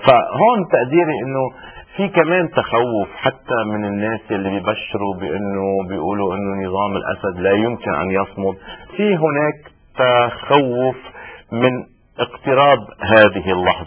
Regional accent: Lebanon; وانا بتقديري هذا الشيء اللي نحن كلبنانيين كمان لازم نبلش نفكر فيه

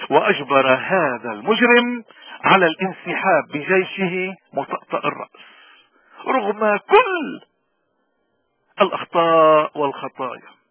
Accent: Lebanon; الذين يجربون إيماننا كلبنانيين أحرار وسياديين في الوطن وبلاد الانتشار.

